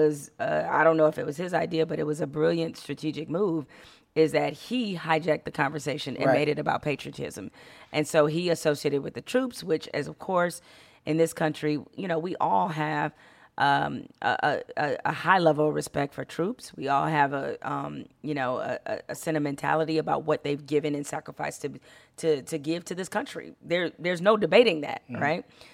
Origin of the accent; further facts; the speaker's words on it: Detroit, Michigan, United States; It has everything to do with who I am. You know, I grew up in a city that p